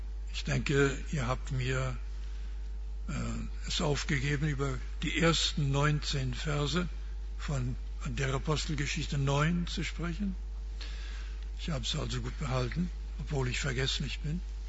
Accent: Canada; born there; German is a second language; Meine Eltern wurden in den Vereinigten Staaten geboren. Ich bin in Kanada geboren. In meinem Pass stand längere Zeit britischer Untertan.

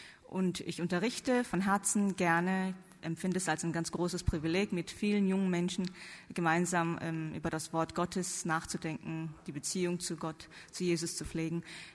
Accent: South Korea; also born or lived in North Rhine-Westphalia, Germany; Ich komme gebürtig aus Südkorea, bin aber in meiner Grundschulzeit in Deutschland, in Nordrhein-Westfalen aufgewachsen, wegen dem Studium von meinem Vater, der auch Theologie studiert hat in Münster. Also von 6 bis 12 war ich in Deutschland, dann bin ich zurück wieder nach Korea

